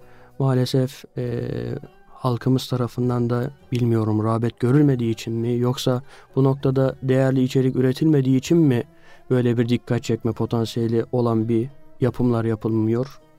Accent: Uşak, Turkey; 2001, 27 Mart doğumluyum. Aslen Uşaklıyım. Yani doğma büyüme Uşaklı olduğumu söyleyebilirim, ifade edebilirim. İlkokul, ortaokul ve İmam Hatip Lisesi'ni gururlu bir şekilde Uşak'ta bitirdim.

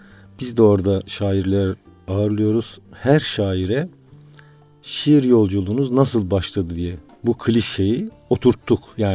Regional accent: Sinekçi, Çanakkale, Turkey; Çanakkale'liyim. Çanakkale'nin Biga ilçesinin Sinekçi köyünden.

